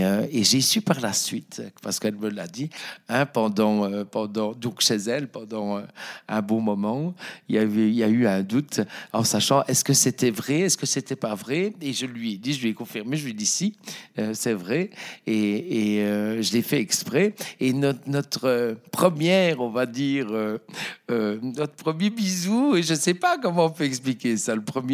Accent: Dour, Wallonia, Belgium; l'un de l'autre, hein, donc on était à 6 rues à Dour, et donc elle venait régulièrement

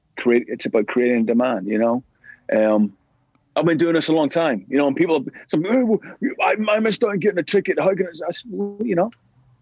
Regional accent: Belfast, Northern Ireland, United Kingdom; we grew up together in East Belfast

